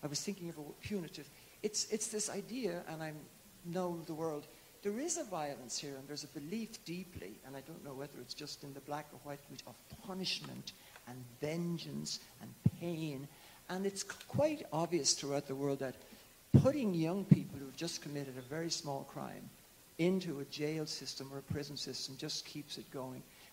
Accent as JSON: {"language": "English", "country": "Ireland", "moved": "yes", "lives_now": "Baltimore, United States", "said": "I'm from Ireland originally."}